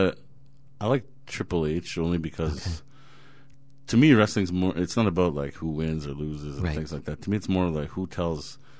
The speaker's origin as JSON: {"language": "English", "town": "Scarborough", "region": "Ontario", "country": "Canada", "tie": "born or raised there", "also_born_or_lived": "Unionville, Ontario", "said": "I was 6 months to Scarborough, Ontario, and I lived there for about 10 years, and then we moved to Unionville, Ontario"}